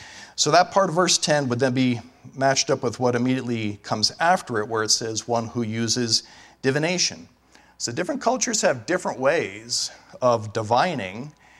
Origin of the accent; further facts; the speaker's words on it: New Jersey, United States; Many of you know I grew up in New Jersey, ninth grade.